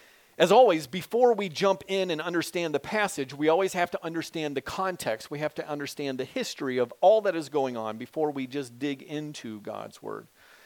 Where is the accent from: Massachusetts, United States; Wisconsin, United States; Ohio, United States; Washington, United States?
Washington, United States; Wenatchee; I grew up in Washington State in the town of Wenatchee, which is in the center of Washington.